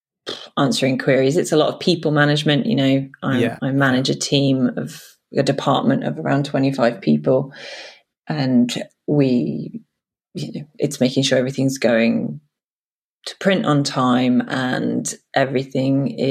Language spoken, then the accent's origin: English; South West England, United Kingdom; I'm from Cornwall. We grew up a very hippie, strange upbringing, you know.